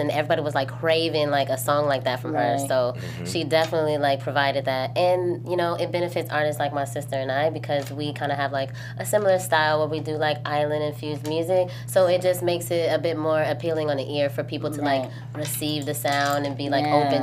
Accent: Chicago, Illinois, United States; And too, like, we grew up in Chicago, so we always had, like, an after-school program or something to go

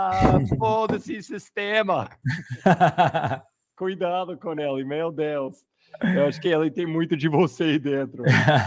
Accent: Massachusetts, United States; Portuguese is a second language; now in Brazil; Porque lá na minha terra, perto do Boston, Massachusetts, é muito no norte.

